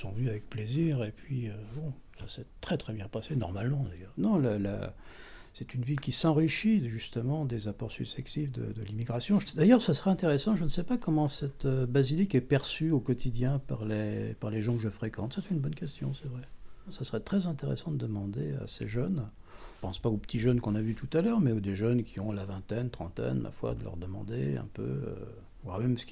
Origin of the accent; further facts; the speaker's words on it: Brittany, France; born there; moved away as an adult; now in Saint-Denis, France; Je suis né en 1947 en Bretagne parce qu'il y a une immigration encore bretonne assez importante à Saint-Denis. Je suis là depuis 1967.